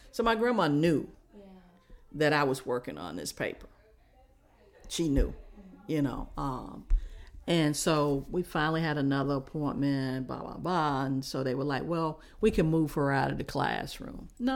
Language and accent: English; Chapel Hill, North Carolina, United States; But also growing up in Pine Nose, we had what we call the Green Center or the Pine Nose Center, which was 8 years of my life was right across the street from me.